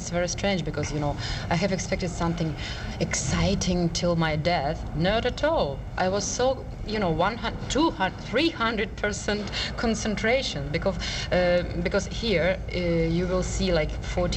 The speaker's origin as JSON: {"language": "English", "town": "St. Petersburg", "region": "Saint Petersburg", "country": "Russia", "said": "I'm from St. Petersburg."}